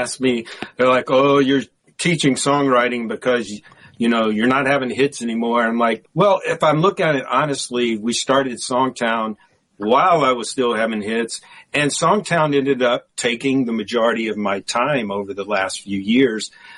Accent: the South, United States; You know, growing up in the South, we had this phrase, don't get above your raisin.

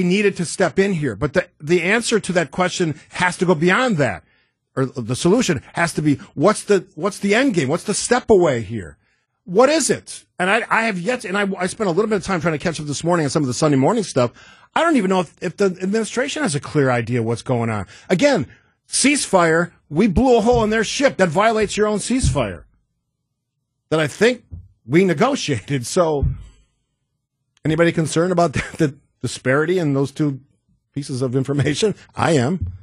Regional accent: England, United Kingdom; born there; I should be because I was born in England.

